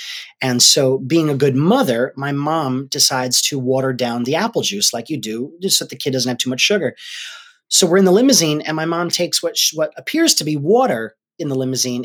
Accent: Rhode Island, United States; That we're from Rhode Island.

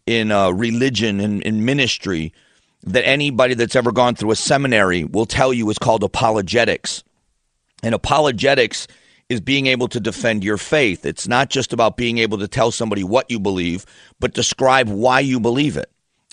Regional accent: Florida, United States; also born or lived in Ohio; I was born in Northeast Ohio, but grew up in Florida. So I say I'm from Florida because I don't remember much about Ohio.

